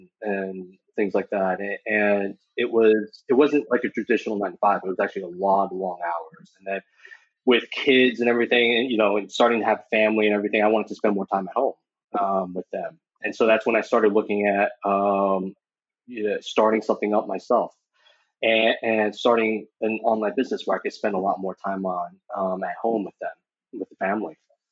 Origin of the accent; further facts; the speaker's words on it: East Coast, United States; now in Taiwan; I grew up in the States on the East Coast and originally from Taiwan, and that's actually where I am now.